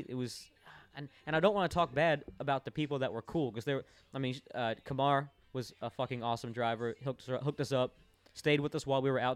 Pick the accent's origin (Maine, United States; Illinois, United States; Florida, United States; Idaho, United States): Florida, United States; Orlando; Hurricane Irma makes an eastern turn and slams into my hometown of Orlando, Florida.